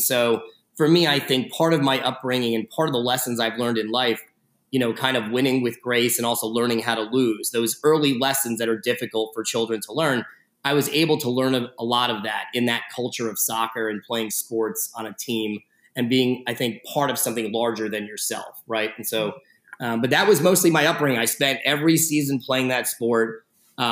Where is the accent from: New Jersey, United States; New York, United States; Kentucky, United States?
New Jersey, United States; Fanwood; but I grew up in Fanwood, New Jersey, which is a small town.